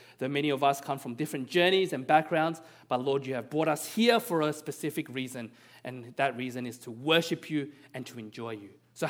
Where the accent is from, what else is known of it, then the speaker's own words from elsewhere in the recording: Australia; and in my hometown, Australia.